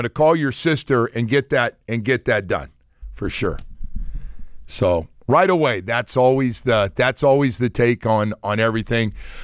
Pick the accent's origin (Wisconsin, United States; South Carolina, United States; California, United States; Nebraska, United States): California, United States; Sacramento; I'm from Sacramento, and they're moving out of Northern California